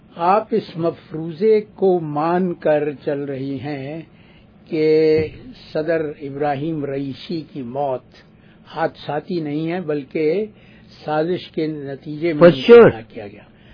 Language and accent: Urdu; Delhi, India; born there; میں جس شہر میں پیدا ہوا تھا دلی میں